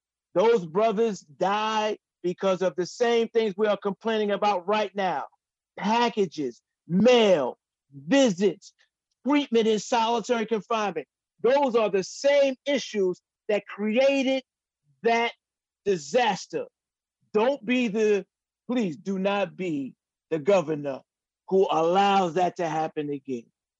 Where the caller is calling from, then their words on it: Buffalo, New York, United States; No, I'm coming here from Buffalo, New York.